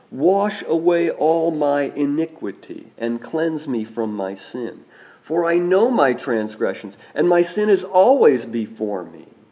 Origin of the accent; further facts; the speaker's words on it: Indiana, United States; Now you might be thinking, because I grew up in Indiana, you might be thinking